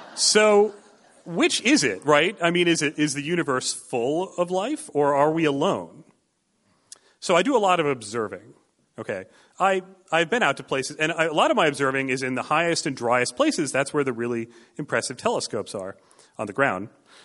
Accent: New York, United States; But I grew up outside of New York City, and there wasn't actually a lot to see there. It wasn't that pretty.

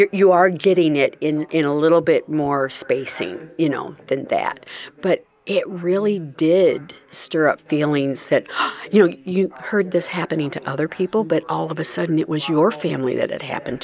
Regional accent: Crete, Illinois, United States; I'm from Crete, Illinois.

